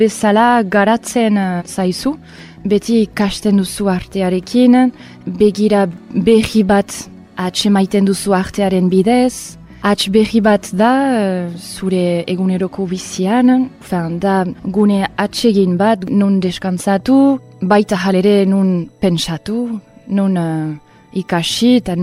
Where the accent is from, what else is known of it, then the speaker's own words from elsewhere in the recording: Helete, Nouvelle-Aquitaine, France; also born or lived in England; heletakoa naiz, Inglaterrakoa sortzez, baina heletan hasi naiz.